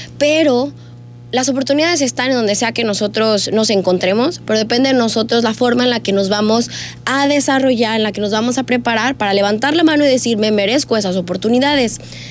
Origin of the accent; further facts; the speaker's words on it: Tepic, Nayarit, Mexico; Todo esto fue en Tepic. Yo crecí ahí en Tepic.